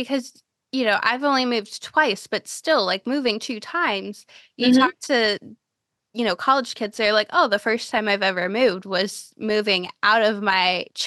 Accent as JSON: {"language": "English", "town": "Cleveland", "region": "Ohio", "country": "United States", "tie": "born or raised there", "said": "And so I grew up in Cleveland, Ohio for 9 years."}